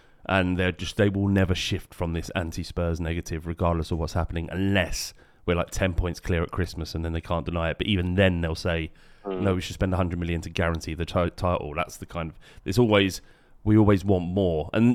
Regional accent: England, United Kingdom; pay the bill, fuck off, we're English, this is what we do.

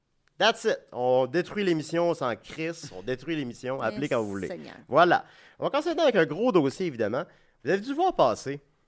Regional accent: Quebec City, Quebec, Canada; parce que je viens de Québec.

